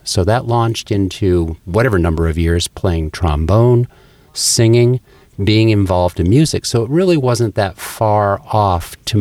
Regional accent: Erie, Pennsylvania, United States; I am from Erie, Pennsylvania. I say that proudly. I come from an extended, loving family

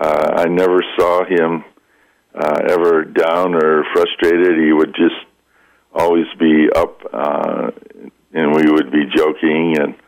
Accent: Chicago, Illinois, United States; And we're both like real Chicagoans. We talked about growing up in Chicago and all the experiences we had

